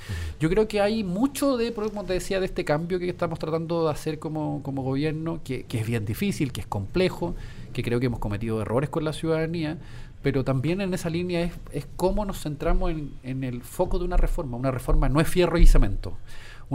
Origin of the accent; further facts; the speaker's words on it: Putaendo, Valparaíso, Chile; Yo soy de Putaendo, mis padres son de Putaendo.